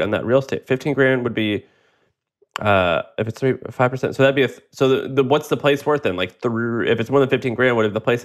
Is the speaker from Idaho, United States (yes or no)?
no; Missouri, United States; so I'm from Missouri and I've hung out a lot in Tennessee and Alabama and all these small towns.